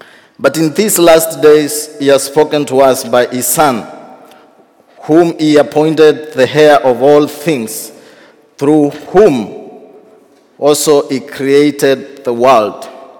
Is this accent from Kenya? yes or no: yes; Kenya; I come from Kenya, and I thank God for the opportunity.